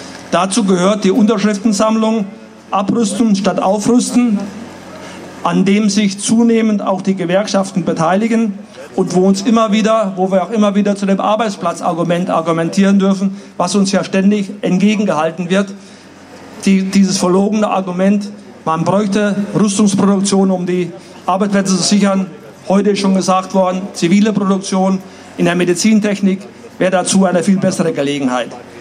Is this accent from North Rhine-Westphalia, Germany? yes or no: no; Wolfsburg, Lower Saxony, Germany; beim Volkswagenwerk in Wolfsburg, wo ich herkomme.